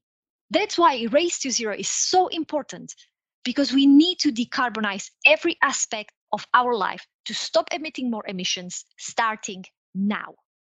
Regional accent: Slovakia; Growing up in Slovakia was awesome.

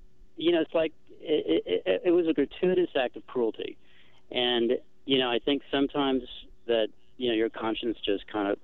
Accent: Texas, United States; I grew up in Texas. I lived on a ranch. I hunted.

